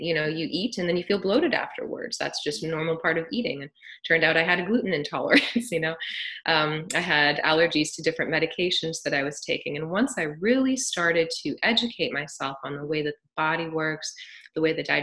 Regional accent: Midwest, United States; I grew up in the Midwest, you know, and it was all about cheese and cookouts and burgers.

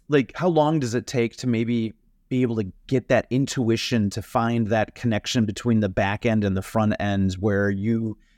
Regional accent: England, United Kingdom; as an English, you know, person

